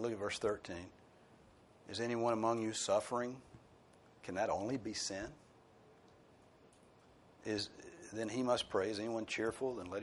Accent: the South, United States; accent: Southern; I speak Southern every week, but it's my native tongue, so that doesn't count.

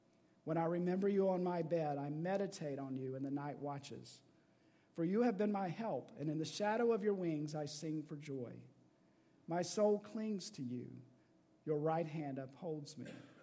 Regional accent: Georgia, United States; But you know, we North Georgia folks, we grew up in the Chattahoochee National Forest.

